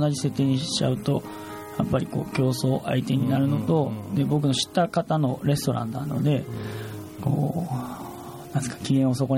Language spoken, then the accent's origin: Japanese; Oita, Japan; あとはその地元の大分県とか大分県県内の食材を主に